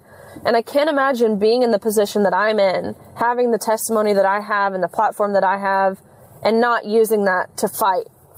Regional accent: Tennessee, United States; But like I mentioned, I'm from Tennessee. I'm right here in Nashville.

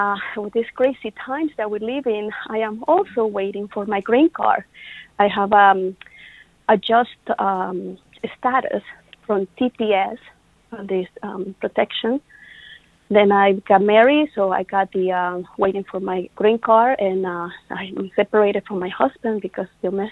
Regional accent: Honduras; now in United States; My story is that I'm an immigrant from Honduras.

